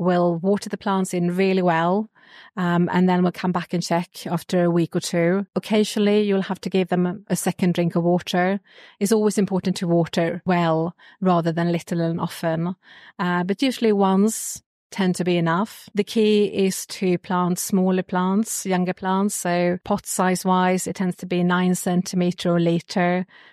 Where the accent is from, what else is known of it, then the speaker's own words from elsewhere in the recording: Sweden; So I'm from Sweden originally, and I got into horticulture